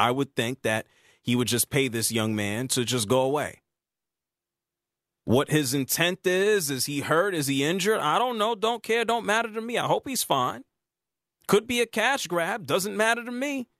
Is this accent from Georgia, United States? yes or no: yes; Atlanta, Georgia, United States; Yeah, I'm from Atlanta, live in Atlanta. Now I'm in New Orleans.